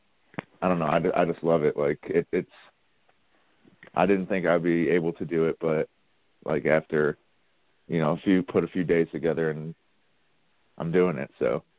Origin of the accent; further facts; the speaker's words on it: Cleveland, Ohio, United States; but I'm from Cleveland. I can't help it.